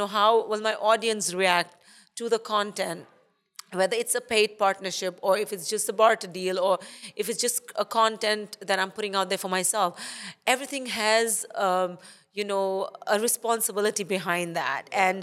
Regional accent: South Africa; accent: South African; So that's why I have a bit of a South African accent. And so I lived in South Africa like half my life. And then I moved to Dubai. Before Dubai, I was in London for like 4 years. I lived in London. I worked there. And then I moved to Dubai. So I've been in Dubai for 16 years now.

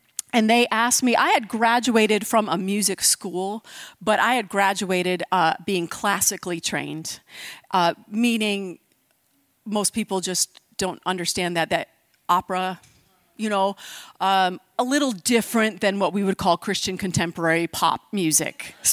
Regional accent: Buffalo, New York, United States; But in Western New York, I grew up there. I grew up in Buffalo, lived in the same house most of my whole life.

